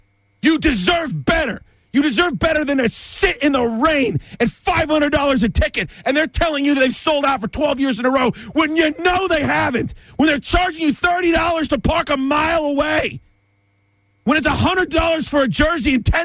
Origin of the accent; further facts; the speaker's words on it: Springfield, Virginia, United States; now in Burke, United States; in Springfield, Virginia. I live in Sunset Woods Court in Burke, Virginia. I went to George Mason University. I'm Northern Virginia. I'm D.C.